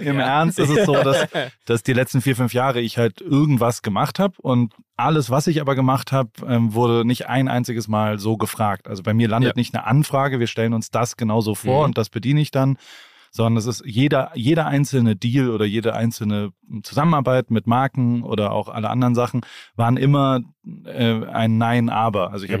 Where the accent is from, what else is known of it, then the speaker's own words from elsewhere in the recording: Heidelberg, Baden-Württemberg, Germany; Ich komme aus einer Medizinerfamilie aus Heidelberg.